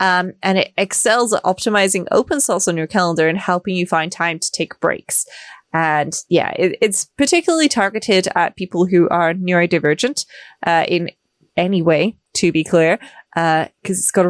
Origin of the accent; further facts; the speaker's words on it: United Kingdom; I'm going to call it football, not soccer, because I'm British.